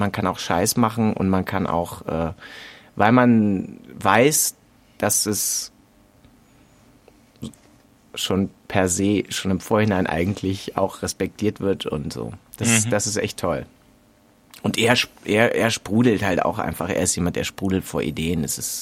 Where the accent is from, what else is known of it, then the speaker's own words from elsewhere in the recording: Cologne, North Rhine-Westphalia, Germany; in Köln bin ich aufgewachsen und in der Nähe von, in Köln bin ich geboren, in der Nähe von Köln aufgewachsen.